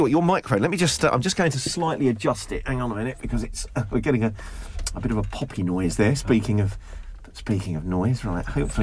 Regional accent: London, United Kingdom; when I grew up in North London, I used to live near to Wembley Arena

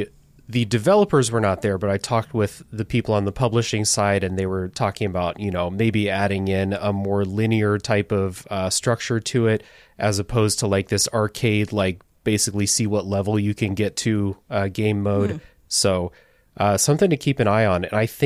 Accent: Midwest, United States; I saw Midwest on a big banner, and I was like, I'm from the Midwest.

